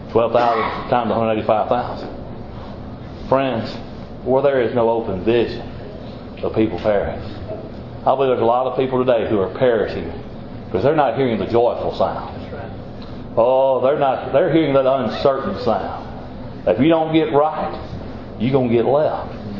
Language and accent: English; Mississippi, United States; That's the reason I come from South Mississippi to right here, is to worship.